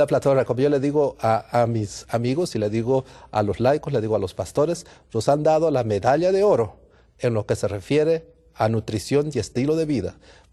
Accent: Peru; now in California, United States; mandar también un saludo allá a mi tierra, a Perú

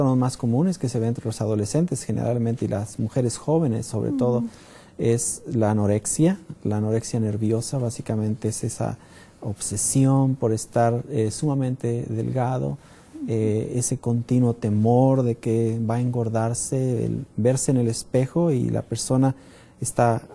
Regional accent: Durango, Mexico; also born or lived in Nuevo León; Yo soy originario de México, del norte de México, específicamente de Durango, del estado de Durango. Soy oriundo de allá. He vivido muchos años en Nuevo León también.

